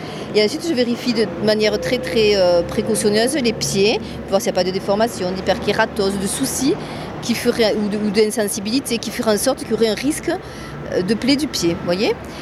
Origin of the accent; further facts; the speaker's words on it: Toulouse, Occitanie, France; Oui, moi, je suis de Toulouse. Je suis arrivée ce matin de Toulouse.